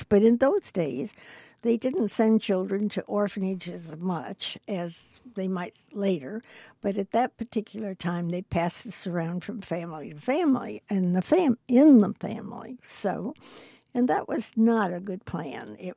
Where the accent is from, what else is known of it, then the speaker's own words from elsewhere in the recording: Buffalo, New York, United States; born there; I was born in 1925 in Buffalo, New York